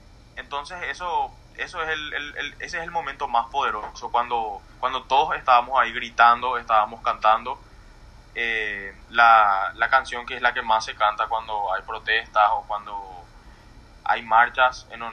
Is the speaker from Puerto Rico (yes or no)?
no; Paraguay; todos somos paraguayos, todos queremos lo mismo